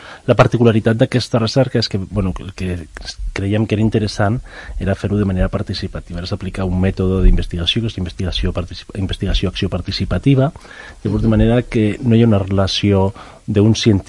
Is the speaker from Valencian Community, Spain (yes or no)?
no; Girona, Catalonia, Spain; Jo vinc de Girona i per tant no conec la gent que possiblement forma part del grup.